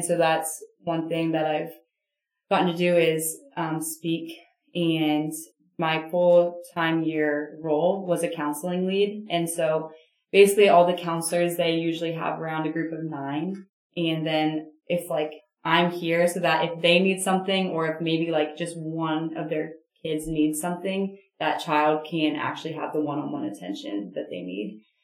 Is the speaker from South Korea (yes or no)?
no; Burlington, Ontario, Canada; as you mentioned, and I grew up in Burlington, went to Notre Dame Catholic schools. I grew up very faithful family